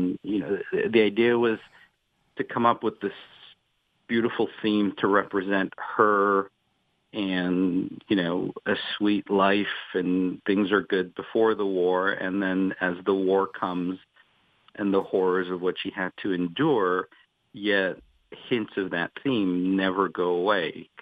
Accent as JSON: {"language": "English", "country": "Israel", "tie": "born or raised there", "said": "And I'm originally from Israel, so I grew up knowing a lot of people who survived the Holocaust"}